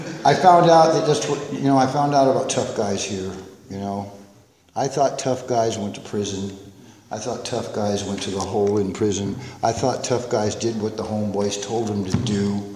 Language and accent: English; Yuba City, California, United States; in my hometown in Yuba City, California. That's where I was born and raised.